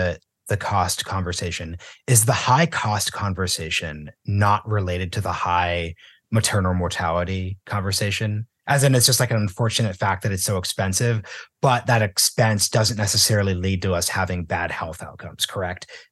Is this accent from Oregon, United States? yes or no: yes; Portland, Oregon, United States; And I grew up in Portland, so shout out, obviously